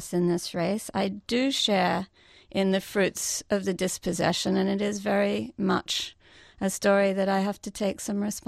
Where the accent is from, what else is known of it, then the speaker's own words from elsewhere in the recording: Australia; in Australia we grew up very well aware of the dreadful dispossession of the Australian Aborigines